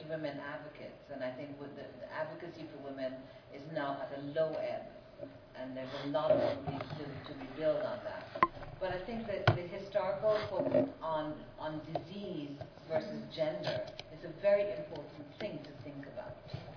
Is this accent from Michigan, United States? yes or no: yes; Michigan, United States; Yeah, I'm from Michigan, okay.